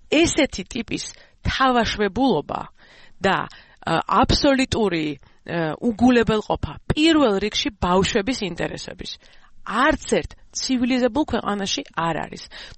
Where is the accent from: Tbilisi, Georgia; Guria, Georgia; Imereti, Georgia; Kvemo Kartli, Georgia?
Guria, Georgia; მე გურული ვარ მე თვითონ.